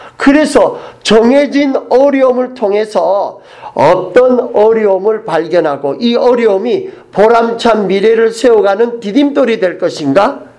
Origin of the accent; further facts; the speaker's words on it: Busan, South Korea; accent: Busan; 저는 부산에서 왔습니다. 이렇게 억양에서 눈치를 채셨는지 모르겠지만은 저도 서울말 할 수 있어요.